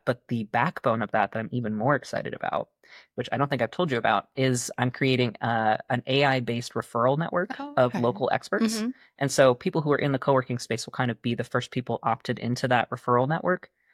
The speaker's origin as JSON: {"language": "English", "town": "Cashmere", "region": "Washington", "country": "United States", "tie": "born or raised there", "said": "But my hometown of Cashmere, Washington. Super small."}